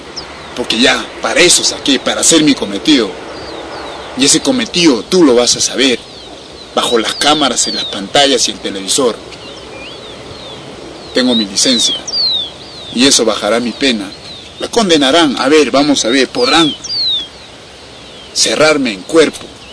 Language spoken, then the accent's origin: Spanish; Huancayo, Junín, Peru; verán acá en mi lugar, mi tierra natal, Huancayo.